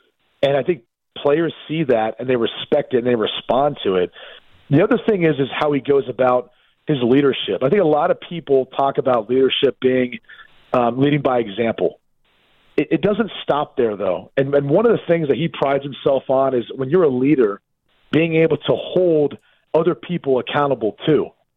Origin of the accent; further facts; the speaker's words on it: Columbus, Ohio, United States; I had a lot of respect for the program because I grew up in Columbus, so I understood that rivalry for the game